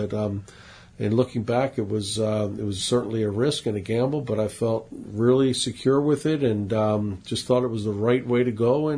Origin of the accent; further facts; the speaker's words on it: Philadelphia, Pennsylvania, United States; But growing up in Philadelphia, I actually enjoyed football more than baseball, and was a huge Penn State fan and wanted to go play football at Penn State.